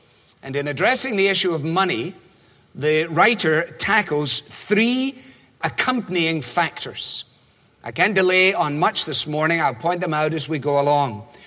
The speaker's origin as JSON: {"language": "English", "region": "Scotland", "country": "United Kingdom", "said": "As a Scot, last of the big spenders"}